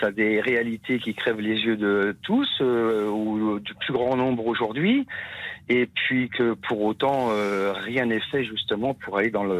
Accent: France; born there; Moi, je ne m'appelle pas Dupont. Je suis né en France, je ne m'appelle pas Dupont pour autant, et mon pays, il s'appelle la France

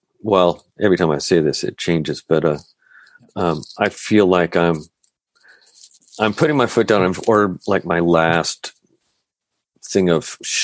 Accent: Oregon, United States; I grew up in Oregon and I love the west.

